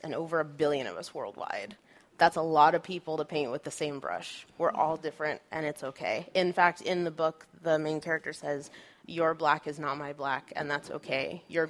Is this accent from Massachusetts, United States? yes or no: no; Corvallis, Oregon, United States; So when I was a kid, I was actually one of the only black kids in my entire city. I grew up in Corvallis, Oregon, and the only black kid at my high school.